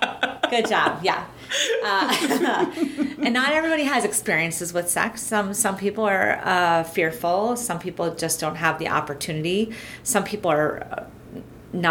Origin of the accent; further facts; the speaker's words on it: New Jersey, United States; accent: Jersey twang; now in Minnesota, United States; I moved to Minnesota from New Jersey, so I've got a little bit of a Jersey twang to my voice, and I don't really fit into the Minnesota everything, except my O's have gotten longer over the 8.5 years I've been here.